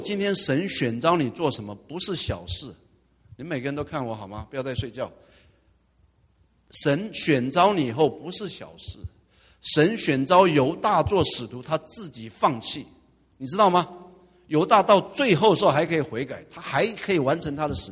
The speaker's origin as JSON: {"language": "Chinese", "country": "Taiwan", "lives_now": "United States", "said": "我是台湾来的，祖籍是湖南人，但是台湾来的。"}